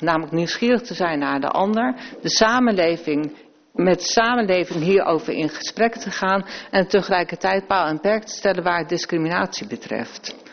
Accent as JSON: {"language": "Dutch", "region": "Groningen", "country": "Netherlands", "accent": "Groningen", "said": "Ik heb echt mijn hele jeugd gestreden om mijn Groningse accent te verliezen."}